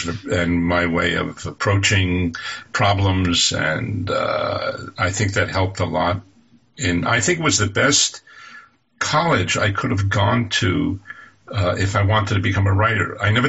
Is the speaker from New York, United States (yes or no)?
yes; New York, United States; I think that's growing up in the Catskills and being in, you know, in the entertainment, a world of entertainment in the summers